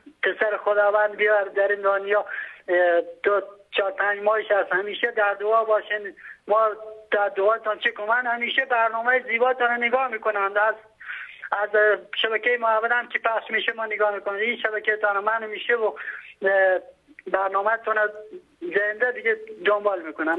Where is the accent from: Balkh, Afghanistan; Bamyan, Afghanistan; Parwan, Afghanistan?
Balkh, Afghanistan; Mazar-i-Sharif; now in Iran; من افغانی هستم، از مزار هستم، ولی در ایران زندگی میکنم. … فامیل ایماندار شدم و مثل ایمان آوردم.